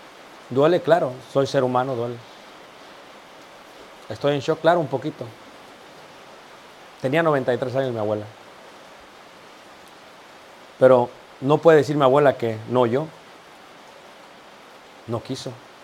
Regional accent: Mexico City, Mexico; Yo soy de Ciudad de México, originario.

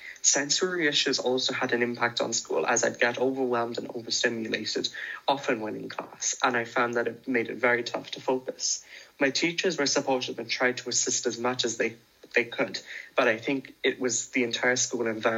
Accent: Waterford, Munster, Ireland; I'm 18 years old and I'm from Waterford.

